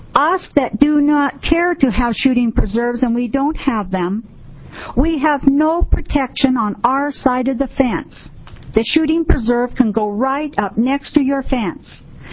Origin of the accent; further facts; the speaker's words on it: Oregon, United States; I was raised in Sherman County at Bacalo at Cheers Bridge.